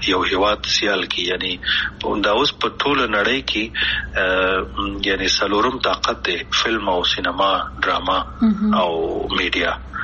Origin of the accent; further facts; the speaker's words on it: Afghanistan; مونږ کوم افغانان یو چې خپل خپې و هو کنه مونږ کوم پښتانه او پتیالی او نومیالی یو